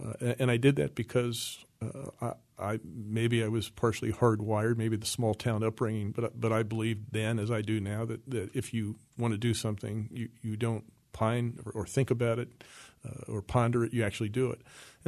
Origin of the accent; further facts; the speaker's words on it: York County, United States; Well, you know, I'm from York County, and in York County, the first day of deer season is a religious holiday. Actually, all the schools are closed, so I grew up in that environment